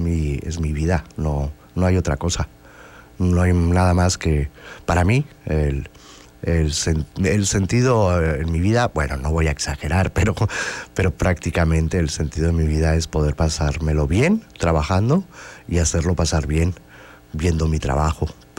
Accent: Fraga, Aragon, Spain; Bueno, en realidad soy de un pueblito que se llama Fraga.

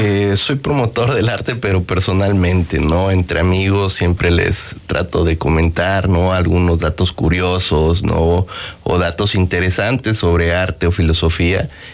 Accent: Chiapas, Mexico; Incluso con nuestra naturaleza como mexicanos, que siempre hemos sido unas personas muy tranquilas

